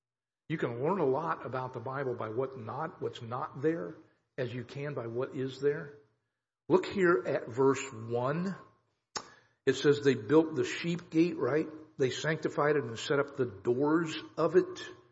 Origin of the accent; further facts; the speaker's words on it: Kansas, United States; Can any good thing come out of Wyandotte County? Or Cass County or wherever. That's where I'm from. I grew up in Wyandotte County.